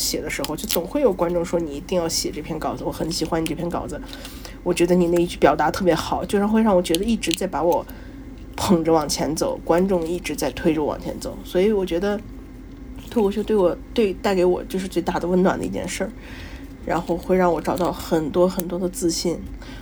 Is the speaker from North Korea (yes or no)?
no; Xi'an, Shaanxi, China; 我平时在西安嘛，我是一个西安人